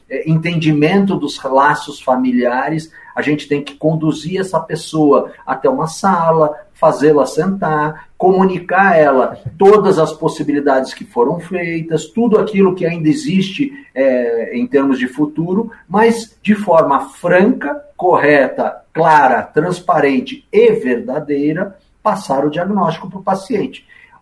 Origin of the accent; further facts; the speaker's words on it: Brazil; O Brasil é o que é porque nós somos brasileiros e interagimos como brasileiros que somos.